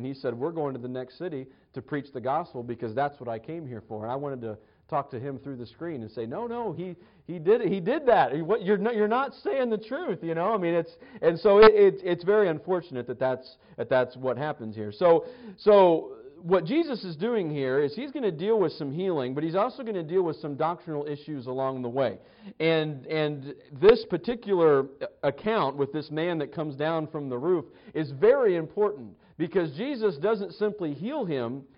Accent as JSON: {"language": "English", "town": "Broken Arrow", "region": "Oklahoma", "country": "United States", "tie": "born or raised there", "said": "Well, growing up in the Tulsa area for a few years, we were pretty close."}